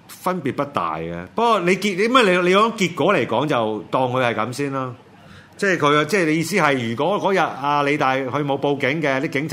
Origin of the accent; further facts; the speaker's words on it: Hong Kong; 去令到我們香港人更加多人醒覺出來又好